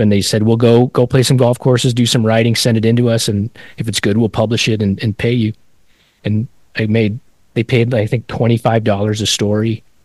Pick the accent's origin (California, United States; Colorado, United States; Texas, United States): Colorado, United States; I grew up in Colorado, so all the golf courses were kind of like open and treeless.